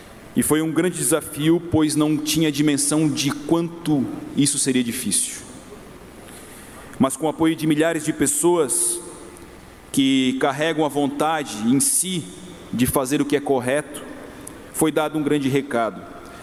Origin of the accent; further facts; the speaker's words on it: Turvo, Santa Catarina, Brazil; born there; now in Orleans, Brazil; as cidades de Turvo e região, onde nasci, e Orleans, onde vivo, têm voz ativa nesta casa legislativa.